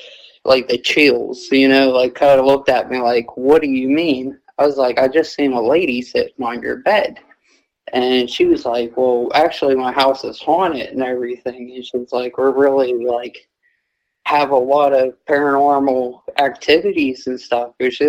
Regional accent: Perryopolis, Pennsylvania, United States; I am from out in Fayette County, out by Perryopolis.

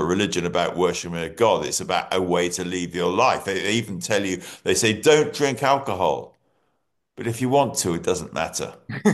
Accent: Singapore; Now, I was brought up in Singapore, which is, we used to call it the Far East, you know, Southeast Asia.

